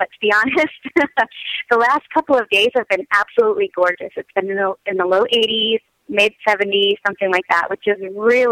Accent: Connecticut, United States; also born or lived in New York / Indiana; now in Seattle, United States; I was born and raised in Connecticut, actually.

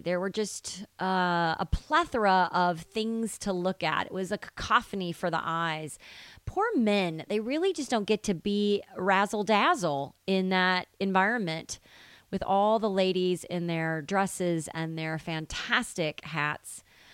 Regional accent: Cleveland, Tennessee, United States; great storms roared through my hometown of Cleveland, Tennessee, where I was born and raised and where much of my family still lives.

